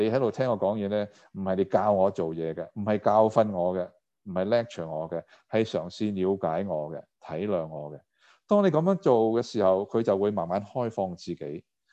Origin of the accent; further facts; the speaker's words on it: Guangdong, China; accent: Cantonese; Chinese is a second language; 我们广东话说害怕到手软脚软